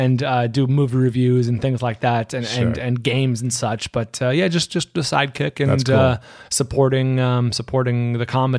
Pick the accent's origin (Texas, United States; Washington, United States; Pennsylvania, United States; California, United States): California, United States; moved away as an adult; now in Los Angeles, United States; I'm from the Bay Area, San Francisco Bay Area, and came to LA in, it was 96 to go to college. I went to USC and I never went back.